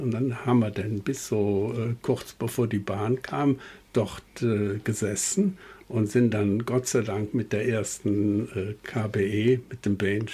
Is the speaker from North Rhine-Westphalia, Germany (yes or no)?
yes; Dortmund, North Rhine-Westphalia, Germany; Also ich bin ja in Märten aufgewachsen